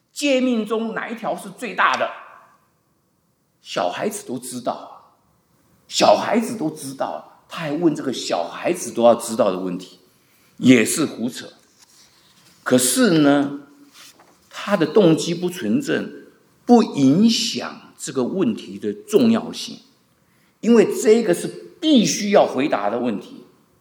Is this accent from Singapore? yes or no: no; Taiwan; 因为我从台湾来的时候也蛮注意的